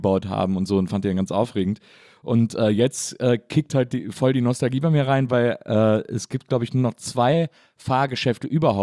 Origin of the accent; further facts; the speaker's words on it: Wesseling, North Rhine-Westphalia, Germany; Ich bin ja quasi im Phantasialand aufgewachsen. Also ich komme ja aus Wesselingen und das ist ja, weiß ich nicht, eine halbe Stunde vom Phantasialand entfernt sozusagen